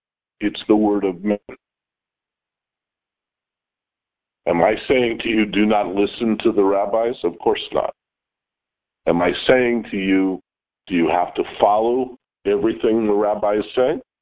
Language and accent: English; Los Angeles, California, United States; born there; Where were you born? I was born in Los Angeles.